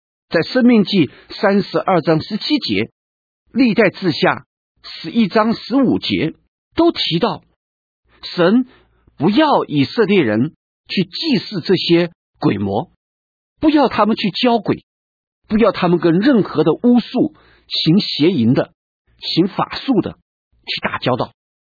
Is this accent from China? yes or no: yes; China; 或者也是因为在我们中国人一向的观念里面是敬鬼神而远之